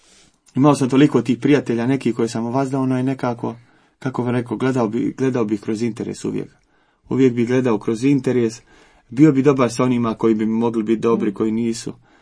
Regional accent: Sarajevo, Federation of Bosnia and Herzegovina, Bosnia & Herzegovina; Ja kako dolazim iz Sarajeva, moja porodica je cijela muslimanska porodica. I moja majka je pokrivena, ono, žena u vjeri.

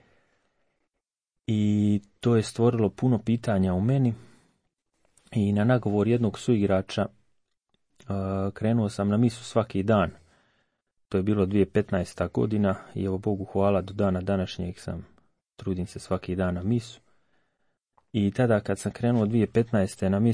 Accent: Ljubuški, Federation of Bosnia and Herzegovina, Bosnia & Herzegovina; born there; imam 26 godina, rođen sam u Ljubuškom, mjesto u Hercegovini.

